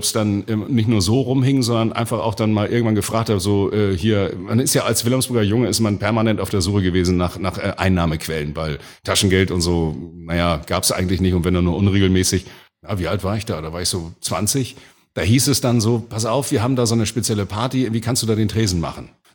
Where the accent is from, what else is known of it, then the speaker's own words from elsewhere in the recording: Hamburg, Germany; weil ich bin geborener Hamburger in der mindestens 8. Generation jetzt und da geht das Hamburgische sowieso nie ganz raus.